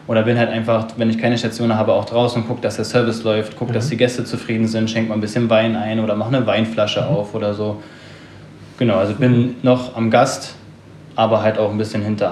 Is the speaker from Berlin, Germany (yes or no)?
yes; Berlin, Germany; komme gebürtig aus Berlin